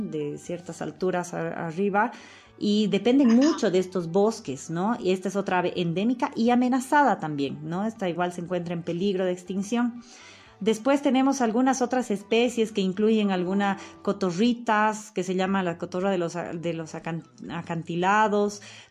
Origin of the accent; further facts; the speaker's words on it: Bolivia; Y yo como boliviano que tengo que saber